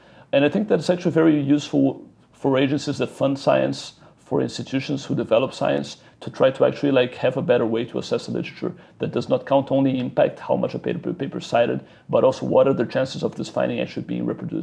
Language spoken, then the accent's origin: English; Brazil; We're from Brazil, and I mean, we're interested in how the country is doing.